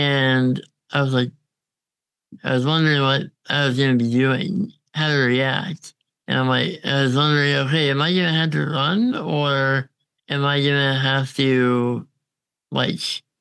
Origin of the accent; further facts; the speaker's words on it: Edmonton, Alberta, Canada; born there; I was born in Edmonton.